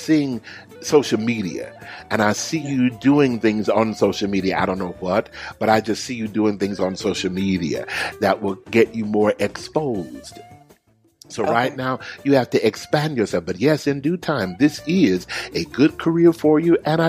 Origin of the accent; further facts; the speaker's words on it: Houston, Texas, United States; now I was in Georgia, now I'm going to where my home is, my hometown of Houston, Texas.